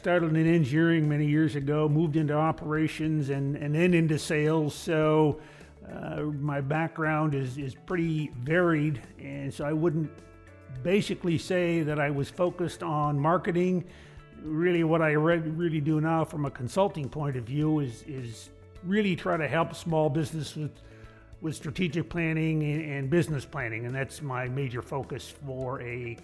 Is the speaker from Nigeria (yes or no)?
no; Canada; born there; also born or lived in New York; I was born in Canada, lived in upstate New York.